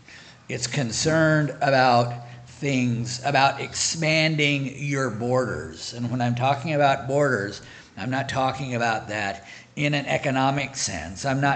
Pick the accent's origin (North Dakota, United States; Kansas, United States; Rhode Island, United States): Kansas, United States; Oswego; So we're from Southeast Kansas. Like Brother mentioned, Oswego is our hometown